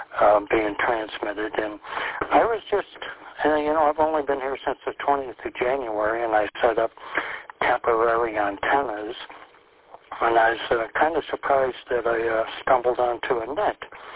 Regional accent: Minnesota, United States; also born or lived in South Carolina; I moved up here from South Carolina. Long story. Maybe we'll get into it. But I've become accustomed over the last year of them speaking slower. And I'm from northern Minnesota, where we speak at the speed of light

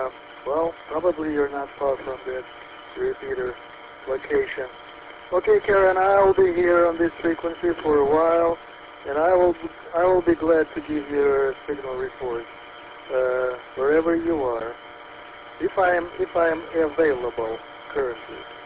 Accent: United States; Well, David, I am an American, I am a proud American citizen. And yes, my roots are Russian.

